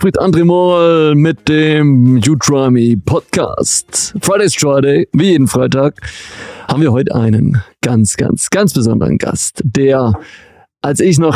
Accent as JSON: {"language": "German", "town": "Göppingen", "region": "Baden-Württemberg", "country": "Germany", "said": "ich komme ursprünglich aus Göppingen bei Stuttgart."}